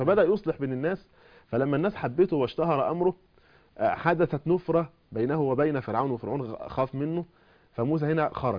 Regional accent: Egypt; لنا كمصريين

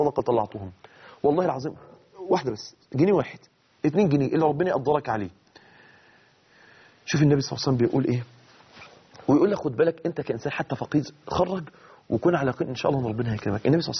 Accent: Mansoura, Dakahlia, Egypt; عندنا في المنصورة في في في مصر

